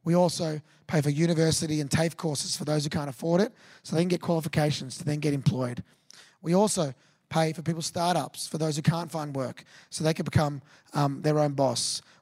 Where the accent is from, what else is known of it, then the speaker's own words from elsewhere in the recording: Australia; If you don't know what that is, I'm an Australian wanker.